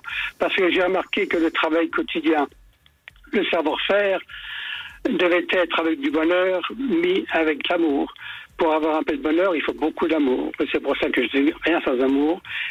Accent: Grand Est, France; Et chez nous, en Lorraine, on n'avait que le sapin qui pouvait remplacer

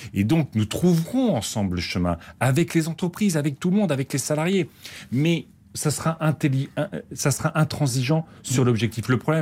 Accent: Hauts-de-France, France; Moi, je viens de Picardie. Quand je vais dans la maison familiale, à 200 mètres, vous avez des coups de fusil le week-end.

